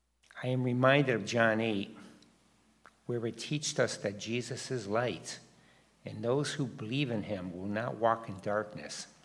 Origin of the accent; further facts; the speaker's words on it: East Hartford, Connecticut, United States; I was raised in East Hartford by two loving parents as far back as I can remember.